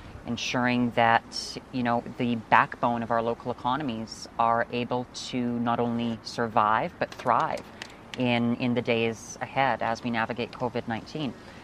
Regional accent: Alberta, Canada; growing up, because it's a split family, grew up traveling across all of Alberta.

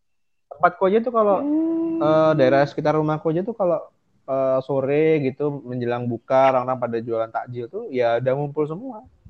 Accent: Surabaya, East Java, Indonesia; mungkin kalau unek-unekku sebagai warga Surabaya itu mungkin di PSBB-nya sih

